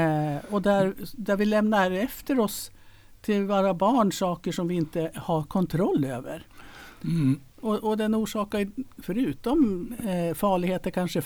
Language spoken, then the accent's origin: Swedish; Gävle, Gävleborg County, Sweden; also born or lived in Stockholm; Så jag anser mig vara äkta norrlänning. Jag bodde här i Gävle tills jag hade gått ut gymnasiet och flyttade till Stockholm. Där bodde jag i 13 år.